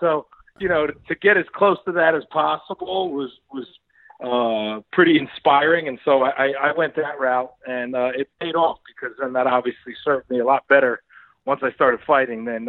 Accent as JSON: {"language": "English", "region": "New Jersey", "country": "United States", "tie": "born or raised there", "said": "I grew up in Jersey. I'm a Jersey guy."}